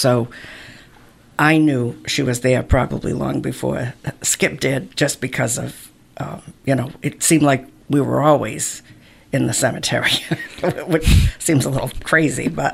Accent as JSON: {"language": "English", "town": "Provincetown", "region": "Massachusetts", "country": "United States", "tie": "born or raised there", "said": "growing up in Provincetown with predominantly Portuguese people, so the cemetery had it was a huge focus and center of the family."}